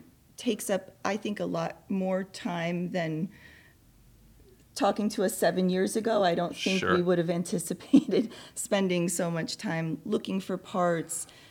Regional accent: Italy; now in Reading, United Kingdom; I'm originally from Italy, so I definitely love an Italian car.

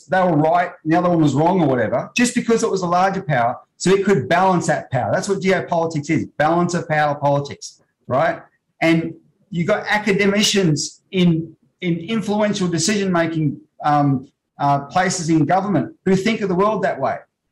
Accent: Australia; Well, I'm an Australian patriot.

